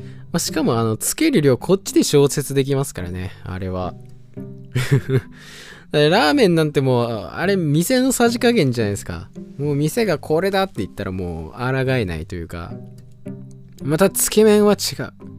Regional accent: Hokkaido, Japan; まあ僕らどさんこなわけですよ。まあ、北海道民なわけなんですけど

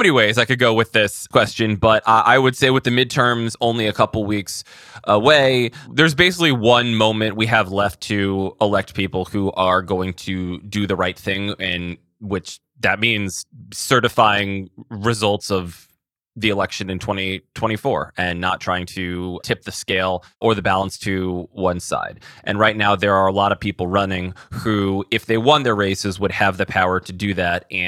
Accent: Washington, District of Columbia, United States; born there; I was born in Washington, D.C., and both my parents worked in the government or with the government.

